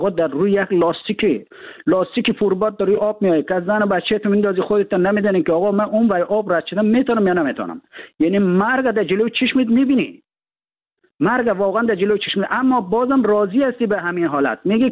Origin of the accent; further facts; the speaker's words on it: Afghanistan; ما در افغانستان در کشور جنگ زده بزرگ شدیم.